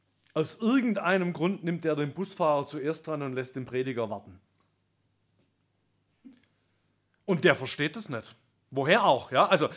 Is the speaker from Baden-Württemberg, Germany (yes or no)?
yes; Wilhelmsdorf, Baden-Württemberg, Germany; also born or lived in Brackenheim; Aufgewachsen in geboren in Brackenheim bei Heilbronn, aufgewachsen in Wilhelmsdorf in Oberschwaben, kurz vorm Bodensee.